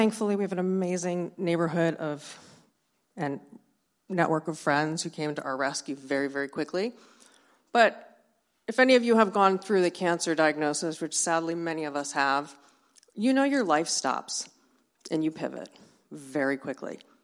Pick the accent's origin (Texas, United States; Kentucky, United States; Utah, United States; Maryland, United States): Maryland, United States; Baltimore; He's from California. I'm from Baltimore.